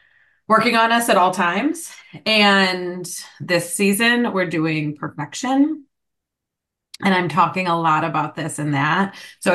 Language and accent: English; Illinois, United States; moved away as an adult; also born or lived in Boston / Spain / Edinburgh / Louisiana; I moved from Illinois to Boston when I was 18, and then from Boston to Spain, and then Spain back to Boston, and then Boston to Edinburgh, Scotland, and then Edinburgh, Scotland to Louisiana, obviously